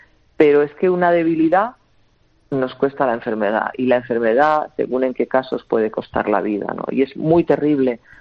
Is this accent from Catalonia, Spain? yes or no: yes; Catalonia, Spain; voy a responder la primera simplemente porque soy de Cataluña